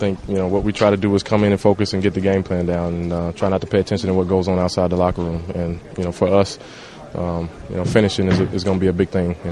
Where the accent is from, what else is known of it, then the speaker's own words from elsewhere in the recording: Indianapolis, Indiana, United States; Is there extra incentive because I'm from Indianapolis?